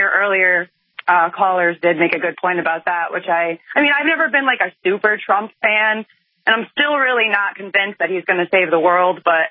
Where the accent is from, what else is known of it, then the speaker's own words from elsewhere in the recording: Connecticut, United States; I'm from Connecticut, and I just want to say to you before I go, I'm ashamed of my state.